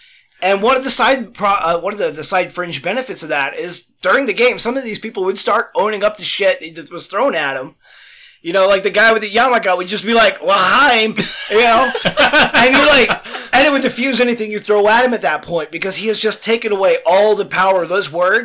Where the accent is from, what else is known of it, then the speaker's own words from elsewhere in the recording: Seattle, Washington, United States; When I was down in South Seattle, about just 98.